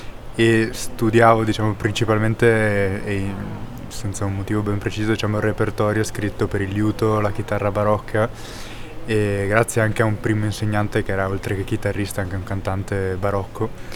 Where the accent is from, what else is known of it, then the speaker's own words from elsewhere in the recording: Vicenza, Veneto, Italy; Io vengo da Vicenza